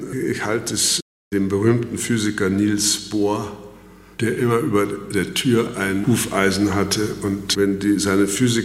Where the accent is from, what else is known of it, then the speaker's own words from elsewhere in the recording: Saxony-Anhalt, Germany; Ich bin ja auf dem Lande aufgewachsen bei meinen Großeltern, die einen großen Hof hatten, einen großen Bauernhof, also ein Rittergut nannte man das, in Sachsen, Thüringen. In dem Zwickel zwischen Sachsen und Thüringen ist das kleine Sachsen-Anhalt und da komme ich her. Bin also in den letzten Kriegsjahren geboren.